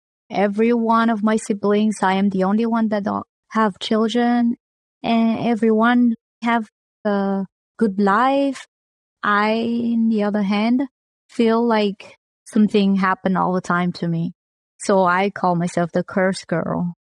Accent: Madagascar; English is a second language; I am 37 years old. I love singing, dancing. And I'm from Madagascar, which is an island that broke off from Africa.

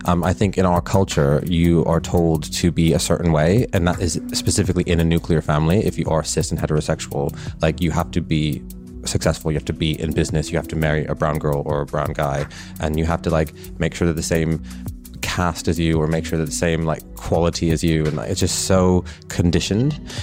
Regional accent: Canada; that's why we could never define what being Canadian is other than nice, because we're just nice to everybody.

